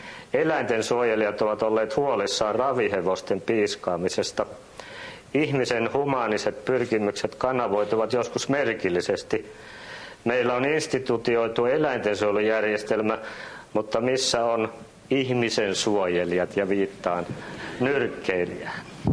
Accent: Helsinki, Uusimaa, Finland; pikkupoikana Käpylässä asuessa niin me aina menimme nyrkkeilemään Kumpulan nyrkkeilykehään.

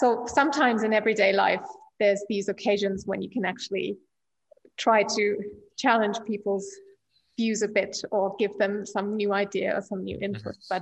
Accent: Germany; I said, like, yeah, I'm from Germany myself.

